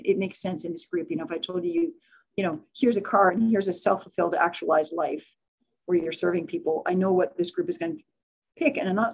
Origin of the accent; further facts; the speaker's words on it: Edmonton, Alberta, Canada; it's a shock to my system to come home to my, you know, where I grew up in Edmonton